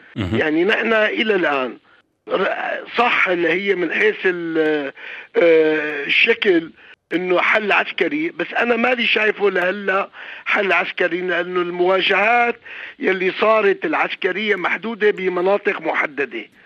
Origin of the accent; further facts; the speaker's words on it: Syria; أنا كمواطن سوري واشتغلت بالسياسة وكنت وزير بالدولة بالتسعينات